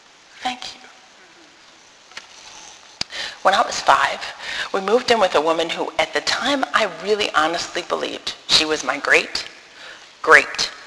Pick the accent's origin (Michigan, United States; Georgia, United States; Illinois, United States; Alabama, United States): Michigan, United States; Ann Arbor; We knew nothing about Michigan other than I grew up in Ann Arbor.